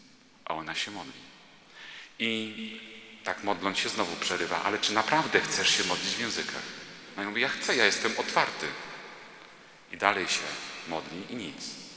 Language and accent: Polish; Koszalin, West Pomeranian Voivodeship, Poland; ponieważ jestem z Koszalina, to była pielgrzymka piesza z Koszalina do Częstochowy.